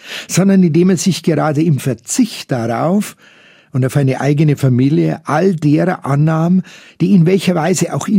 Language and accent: German; Munich, Bavaria, Germany; als Jugendlicher im Schülerzentrum Fürstenried hier in München.